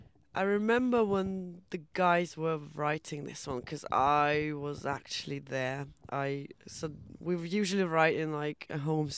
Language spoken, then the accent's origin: English; Germany; now in United Kingdom; And while I was growing up in Germany, I thought it was kind of something that people weren't very comfortable with.